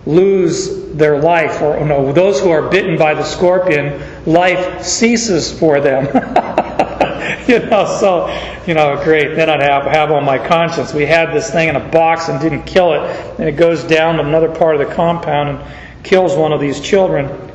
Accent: Arizona, United States; Growing up in Arizona, scorpions were a way of life.

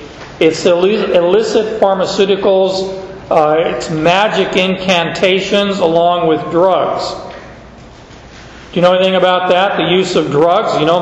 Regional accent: Phoenix, Arizona, United States; I grew up in Phoenix. I never saw snow.

